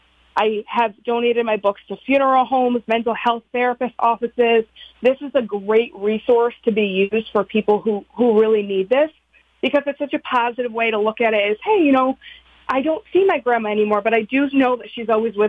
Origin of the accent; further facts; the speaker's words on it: Wallingford, Connecticut, United States; So fortunately, because I have been a Wallingford resident my whole life, I grew up in the Wallingford public school system and things